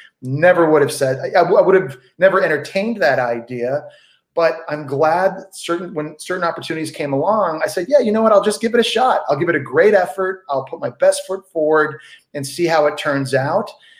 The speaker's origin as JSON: {"language": "English", "country": "Canada", "tie": "born or raised there", "said": "The problem, obviously, growing up in Canada is that it's a country dominated by hockey."}